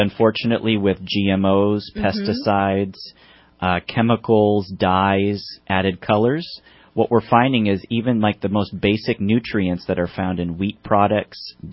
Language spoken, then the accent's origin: English; Wisconsin, United States; also born or lived in Spain; I was raised in Wisconsin, but born...